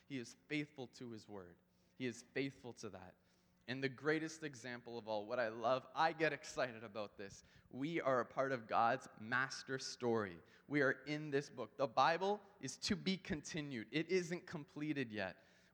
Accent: Canada; These Krispy Kreme donuts, sorry, we're Canadian.

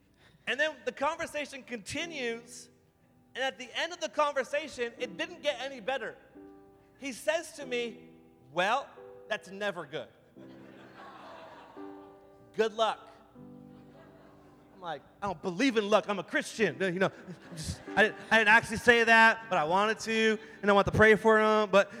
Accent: Ottawa, Ontario, Canada; I'm actually from Ottawa. I go to a church called Community Pentecostal Church.

